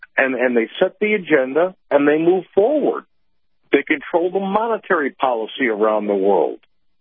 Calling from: Wesley Chapel, Florida, United States; Yes, good morning, Captain. … from Wesley Chapel.

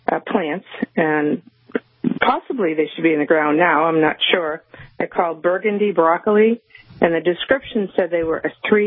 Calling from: Dennisport, Massachusetts, United States; I'm calling from Dennisport, where I have a small garden, and I have my larger garden in Westwood.

